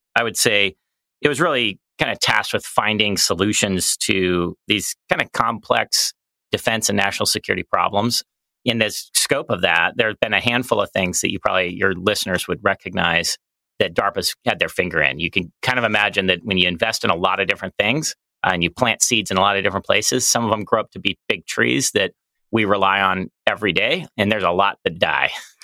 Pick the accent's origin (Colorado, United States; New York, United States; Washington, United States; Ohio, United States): Colorado, United States; Colorado Springs; In fact, I grew up in Colorado Springs, so you would think that I would have went to the Air Force Academy, which is there